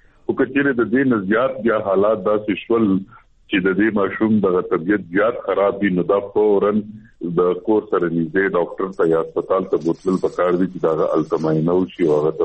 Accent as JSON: {"language": "Pashto", "region": "Khyber Pakhtunkhwa", "country": "Pakistan", "said": "ز خپل د خیبر د قبایلی سره سره تعلق ساتم زموږ وطن د غتیرا زموږ وطن دی زور چکر تکل کلا"}